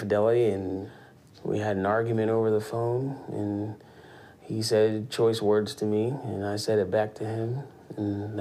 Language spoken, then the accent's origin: English; Columbus, Ohio, United States; I'm from Columbus, Ohio.